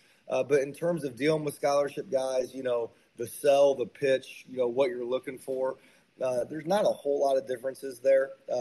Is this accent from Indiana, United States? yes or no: yes; Indianapolis, Indiana, United States; But to be able to do it in my hometown, you know, I'm from Indianapolis. I'm an Indianapolis guy through and through.